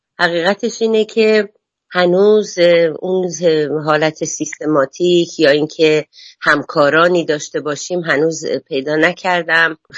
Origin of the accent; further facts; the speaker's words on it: Iran; moved away; در تمام مدتی که من از ایران اومدم بیرون